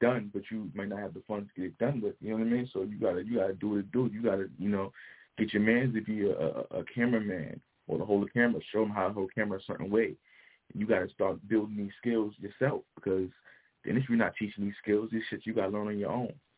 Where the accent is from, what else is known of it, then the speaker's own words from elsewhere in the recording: Brooklyn, New York, United States; It's your boy … repping No Days Off South. I'm coming from Brooklyn, New York